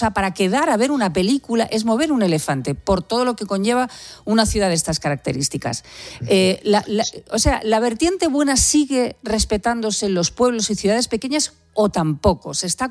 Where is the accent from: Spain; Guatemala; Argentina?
Spain; Albacete, Castilla-La Mancha; now in Madrid, Spain; yo soy de Albacete, que es una ciudad pequeñita